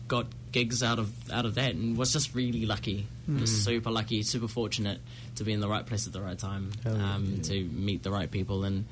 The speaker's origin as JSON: {"language": "English", "town": "Rotorua", "region": "Bay of Plenty", "country": "New Zealand", "tie": "born or raised there", "said": "No, I grew up in Rotorua."}